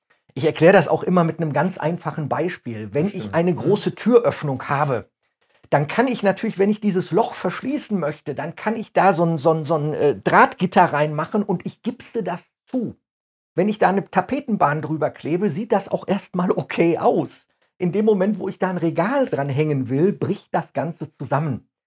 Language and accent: German; Paderborn, North Rhine-Westphalia, Germany; ich komme aus Paderborn, ich darf sowieso nicht lügen.